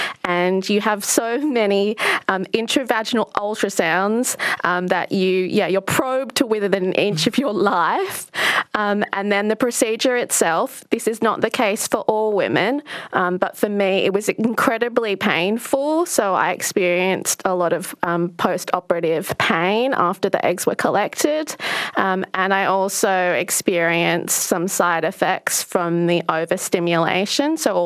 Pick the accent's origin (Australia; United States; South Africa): Australia; Western Australia; So the only option within WA that was offered to me